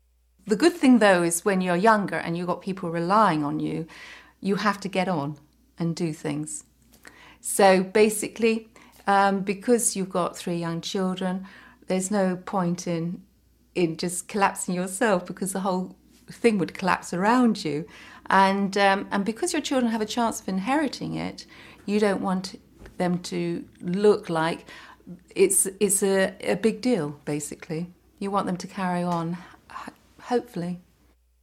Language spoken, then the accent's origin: English; Petts Wood, London, United Kingdom; born there; I was born in Petswood, which is just on the South London.